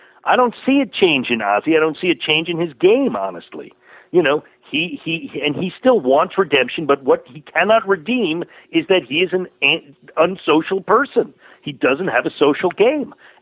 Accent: Riverdale, New York, United States; Go on the IMDb. I'm from Riverdale in the Bronx.

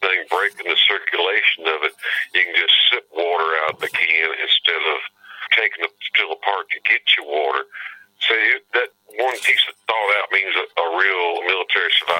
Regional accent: Alabama, United States; I'm from Alabama. I'm cold. I'm freezing myself to death.

